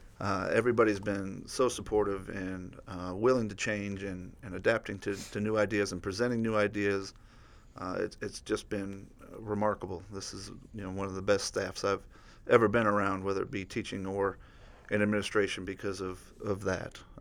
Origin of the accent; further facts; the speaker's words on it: Detroit, Michigan, United States; Well, I'm originally from Detroit. I lived in Detroit and grew up there till I was about 11, and then I moved to a community a lot like Wood River, a town called KPAC.